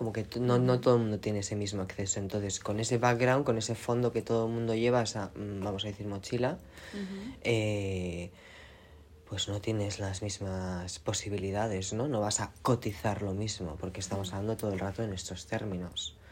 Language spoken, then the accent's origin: Spanish; Cáceres, Extremadura, Spain; now in Seville, Spain; No, en realidad soy de Cáceres. No, pero que, bueno, vivía en otros puntos del estado